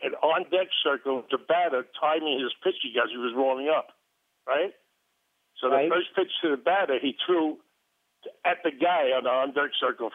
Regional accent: Brooklyn, New York, United States; Born and raised in Brooklyn, it didn't really strike me like starstruck.

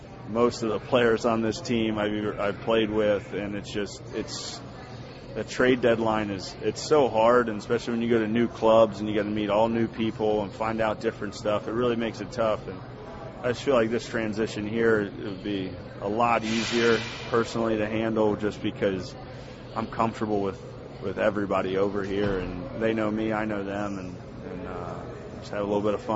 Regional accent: Cincinnati, Ohio, United States; I grew up in Cincinnati. They're 4 hours south, and it's a pretty quick trip from Cincinnati up to Cleveland

